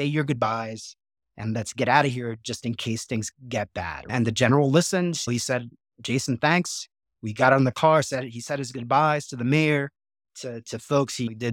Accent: Puerto Rico; I saw more of Puerto Rico during my 40 days there than 18, 19 years growing up in Puerto Rico, right?

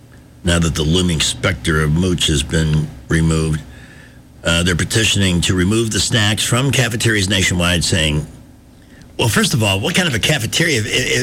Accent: Midwest, United States; I'm from the Midwest. We didn't even know they existed.

